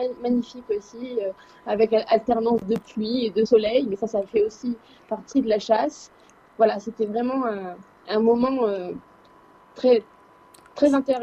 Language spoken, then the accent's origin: French; France; quand j'ai commencé à dire que j'étais de la France